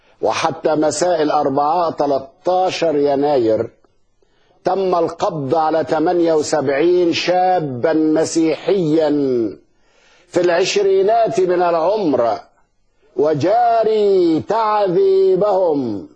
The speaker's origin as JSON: {"language": "Arabic", "country": "Egypt", "said": "التي تجتاح بلادنا مصر"}